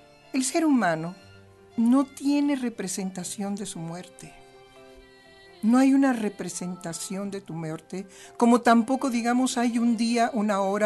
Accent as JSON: {"language": "Spanish", "country": "Mexico", "said": "Es mi gente, es mi pueblo, es el sufrimiento de los mexicanos"}